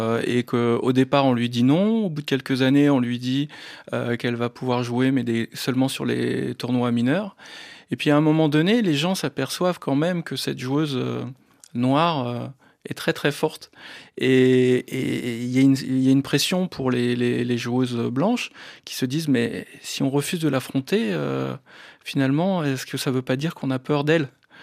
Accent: France; nous, en tant que Français

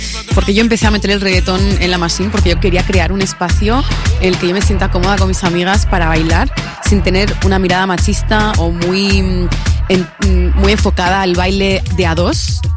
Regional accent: Bilbao, Basque Country, Spain; vengo de Bilbao, así que soy franco-española.

